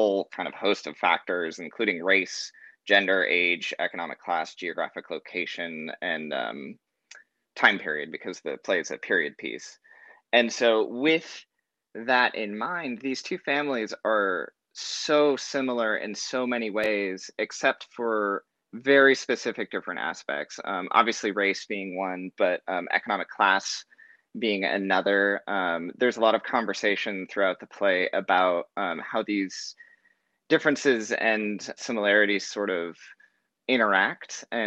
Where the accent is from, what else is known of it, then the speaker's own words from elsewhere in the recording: Carpinteria, California, United States; So I grew up in Carpinteria, California, which is, for those who don't know, it's about 10 miles south of Santa Barbara.